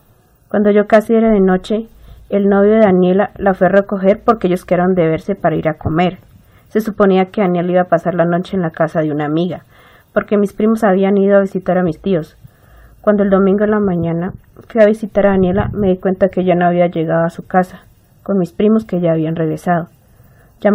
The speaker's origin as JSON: {"language": "Spanish", "town": "Bolívar", "region": "Cauca", "country": "Colombia", "tie": "born there", "said": "Mi prima Daniela y yo nacimos en Bolívar, Cauca, un pueblito clima cálido que se encuentra al sur del departamento. Nuestra familia es muy humilde"}